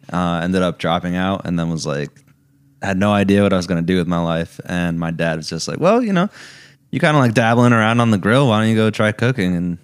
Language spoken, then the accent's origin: English; New Milford, United States; It was good. Yeah, I love it. Lots of good nature and stuff.